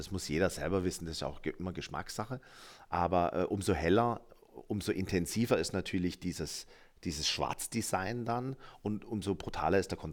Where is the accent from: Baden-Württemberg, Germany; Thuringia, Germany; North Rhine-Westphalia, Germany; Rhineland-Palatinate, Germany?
Baden-Württemberg, Germany; Wir können, also in meiner Heimat sagt man, wir können alles außer Hochdeutsch.